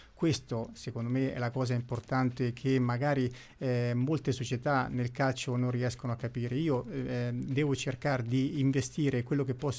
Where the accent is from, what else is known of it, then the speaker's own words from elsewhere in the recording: Marche, Italy; Io sono marchigiano e quindi il cercare di riuscire a riportare dove merita questa piazza mi inorgoglisce